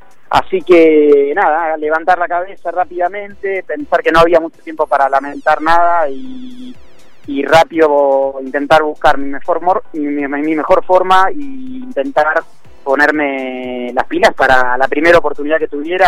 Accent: Buenos Aires, Argentina; Siendo porteño yo quería hacer el Río de la Plata alguna vez, siendo nadador de aguas abiertas.

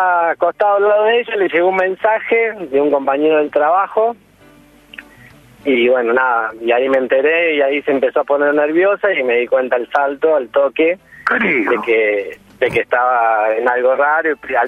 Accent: Córdoba, Argentina; moved away; lo que pasa es que yo soy de Córdoba y todavía no me aprendí nada

